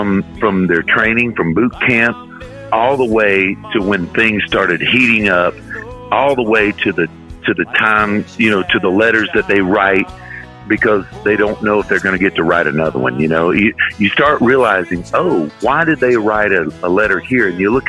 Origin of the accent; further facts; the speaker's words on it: Florida, United States; when I moved back to Florida, my home state, there was a box of letters